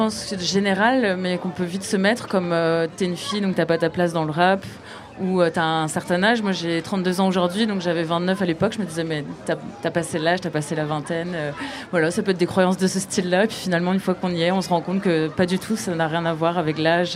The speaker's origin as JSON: {"language": "French", "town": "Quimper", "region": "Brittany", "country": "France", "said": "Je suis originaire de Quimper."}